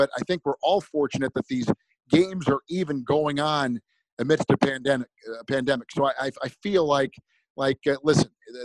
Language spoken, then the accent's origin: English; Green Bay, Wisconsin, United States; also born or lived in St. Louis; when I was a kid growing up in Green Bay, and before that in St. Louis, but we left St. Louis when I was about 5 or 6.